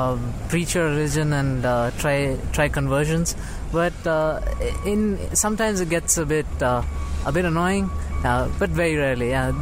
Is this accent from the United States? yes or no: no; South India, India; But I come from South India. South India is a lot more peaceful.